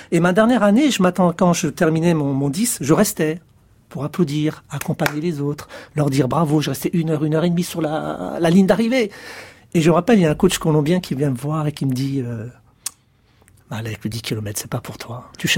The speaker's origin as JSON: {"language": "French", "region": "Grand Est", "country": "France", "said": "un coach qui était réputé chez nous à Agno, en Alsace"}